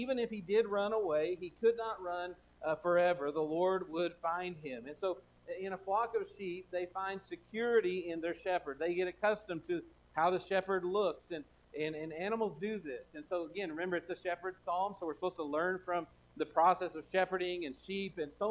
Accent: Texas, United States; I mean, I'm a Texan.

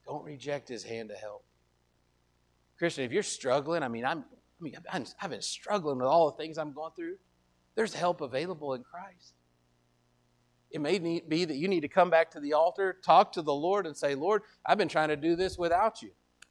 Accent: Wyoming, United States; Well, I'm from Wyoming, so I'm just going to buck up, right?

